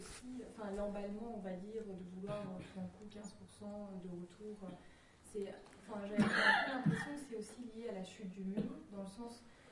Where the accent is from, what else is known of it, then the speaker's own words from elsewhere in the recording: France; je suis française